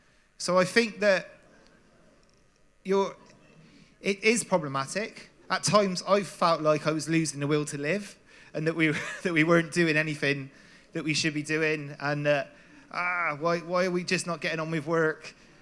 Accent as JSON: {"language": "English", "town": "Forest of Dean", "region": "South West England", "country": "United Kingdom", "lives_now": "Bristol, United Kingdom", "said": "I'm from the Forest of Dean in the UK. And so is Andy. And I also live in Bristol now, which is very similar."}